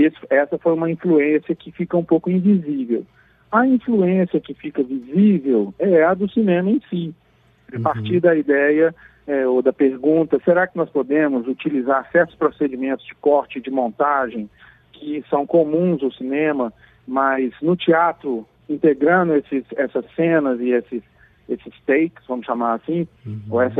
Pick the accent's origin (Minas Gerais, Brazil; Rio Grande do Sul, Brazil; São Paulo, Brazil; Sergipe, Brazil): Minas Gerais, Brazil; somos mineiros, adoramos o Rio de Janeiro.